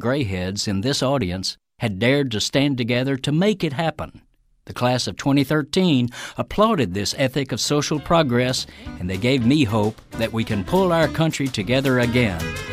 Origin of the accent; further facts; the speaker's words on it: Denison, Texas, United States; I borrowed that rich concept for a commencement speech I recently laid on high school graduates in my hometown of Denison, Texas.